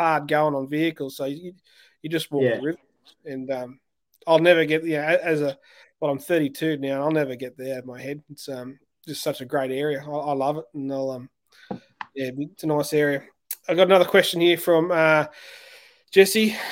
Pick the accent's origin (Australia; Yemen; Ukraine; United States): Australia; Ingham, Queensland; I grew up in Ingham.